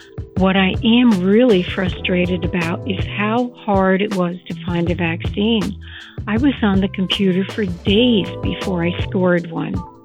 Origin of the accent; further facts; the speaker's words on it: Cresco, Pennsylvania, United States; I'm from Cresco, Pennsylvania.